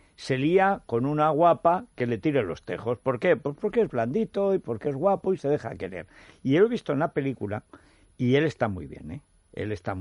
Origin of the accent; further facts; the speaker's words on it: Teruel, Aragon, Spain; yo soy de Teruel.